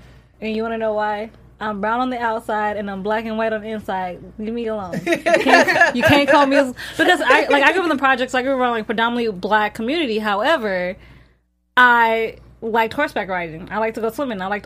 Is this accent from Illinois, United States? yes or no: yes; Illinois, United States; I'm from Illinois, small town Illinois.